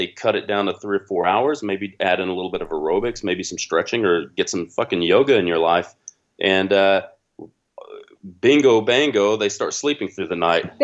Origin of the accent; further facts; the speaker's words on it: United States; for me, being an American, it's the American way.